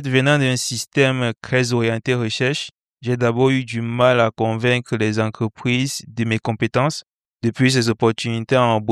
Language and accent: French; Loum, Littoral, Cameroon; now in Villeurbanne, France; Je suis originaire du Cameroun, en Afrique centrale. J'ai grandi dans une petite ville de la région du littoral, appelée Loum.